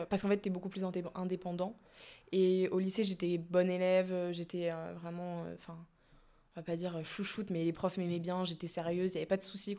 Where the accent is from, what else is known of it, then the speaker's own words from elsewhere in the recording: Metz, Grand Est, France; moi je venais de Metz